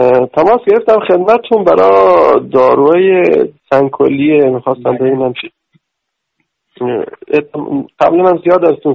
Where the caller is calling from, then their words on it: Fars, Iran; من از استان فارس هستم، از شیراز هستم.